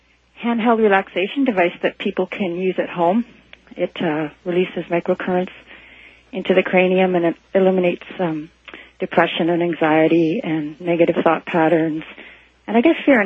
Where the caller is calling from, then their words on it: Vancouver, British Columbia, Canada; Hi, I'm calling from Vancouver, B.C.